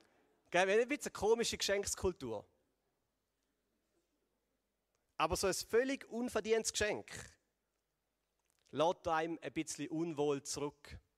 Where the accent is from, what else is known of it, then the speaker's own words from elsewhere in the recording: Switzerland; Ja, da bei uns in der Schweiz, aber ich glaube auch so ein bisschen im Westen.